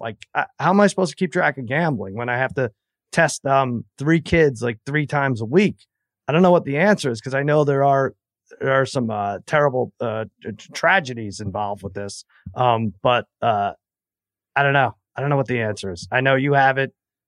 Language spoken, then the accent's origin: English; New York, United States; now in Los Angeles, United States; I'm a New Yorker in LA, and I got crushed.